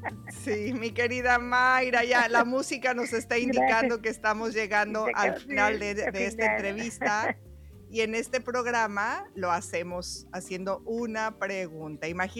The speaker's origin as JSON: {"language": "Spanish", "country": "Mexico", "said": "tú y yo, que somos de México"}